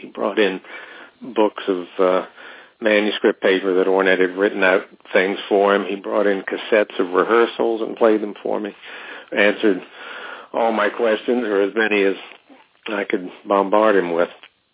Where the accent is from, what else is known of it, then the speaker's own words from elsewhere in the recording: Virginia, United States; moved away as an adult; I grew up in Virginia, and I spent my first couple of college years at Shenandoah Conservatory there, and I came up to Berkeley in 1978.